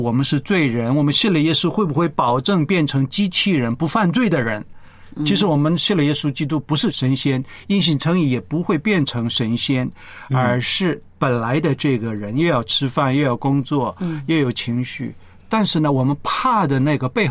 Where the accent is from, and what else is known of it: China